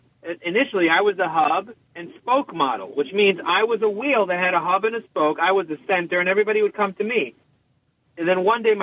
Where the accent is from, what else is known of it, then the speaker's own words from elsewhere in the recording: Brooklyn, New York, United States; I'm from Brooklyn. I talk fast.